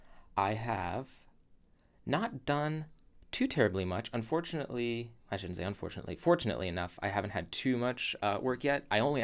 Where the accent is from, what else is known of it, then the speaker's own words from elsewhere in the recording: Roseville, California, United States; I am grew up in Roseville, California, which is kind of a it's a suburb of Sacramento.